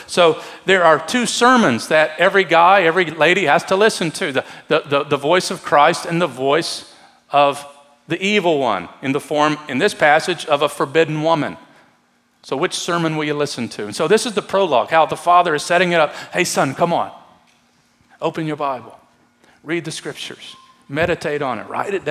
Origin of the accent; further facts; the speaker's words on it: Kentucky, United States; And I only say that because I'm from Kentucky.